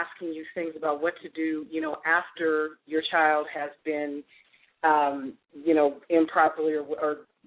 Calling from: Washington, District of Columbia, United States; I'm actually calling from Washington, D.C.

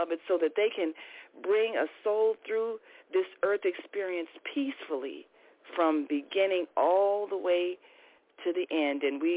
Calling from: Chicago, Illinois, United States; calling from Chicago.

